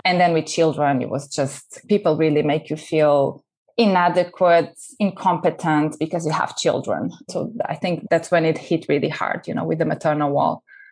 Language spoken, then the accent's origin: English; Portugal; English is a second language; So I grew up in Portugal. I'm Portuguese.